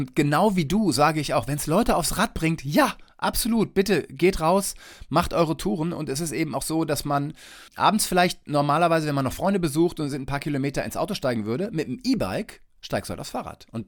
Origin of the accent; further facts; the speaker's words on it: Detmold, North Rhine-Westphalia, Germany; Also ich bin ursprünglich aus Detmold, das ist Teutoburger Wald.